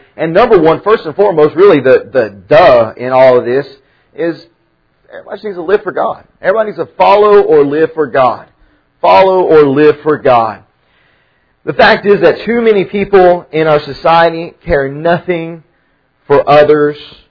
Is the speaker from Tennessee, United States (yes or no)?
yes; Tennessee, United States; the shootings of the Marine base in Chattanooga, Tennessee, near my hometown